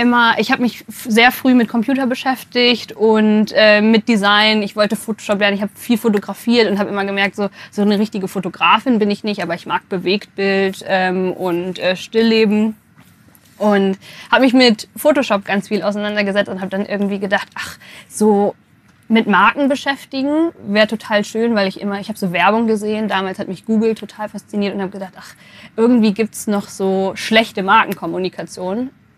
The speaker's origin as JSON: {"language": "German", "town": "Bielefeld", "region": "North Rhine-Westphalia", "country": "Germany", "said": "Ich komme, jetzt bin ich gespannt, aus Bielefeld. Ich bin in Bielefeld geboren. Das ist ein Ort, den es tatsächlich gibt. Ich habe auf einem Dorf mein Abitur gemacht"}